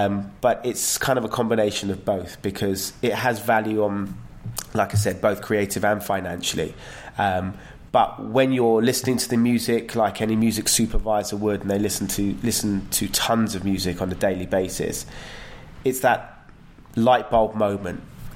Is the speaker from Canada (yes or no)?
no; London, United Kingdom; I was born in London, as you said, born and bred.